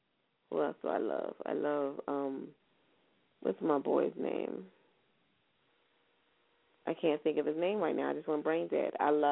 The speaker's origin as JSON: {"language": "English", "town": "Philadelphia", "region": "Pennsylvania", "country": "United States", "said": "I'm originally from Philadelphia. And so I went to performing arts in Philly."}